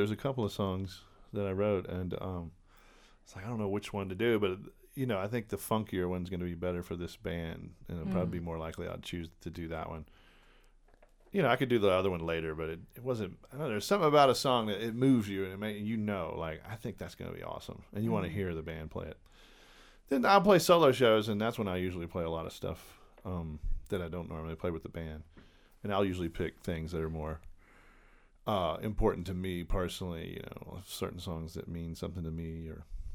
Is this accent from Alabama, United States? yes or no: no; Beaumont, Texas, United States; born there; And I was born in Beaumont, Texas, southeast Texas, near Houston, kind of between Houston and the Louisiana border there.